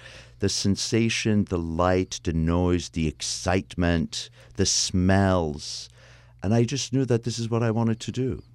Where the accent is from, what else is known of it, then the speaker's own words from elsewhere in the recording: Iran; because I'm an Armenian from Iran